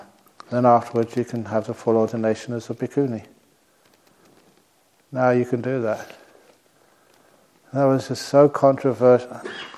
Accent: London, United Kingdom; I grew up in London and just use them all the time.

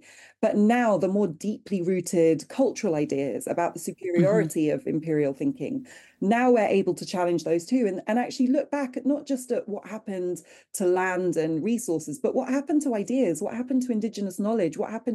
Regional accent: Wimbledon, London, United Kingdom; I grew up in Wimbledon. Neither my Jewish antecedents or my Ghanaian ancestors would have recognized the world I was growing up in.

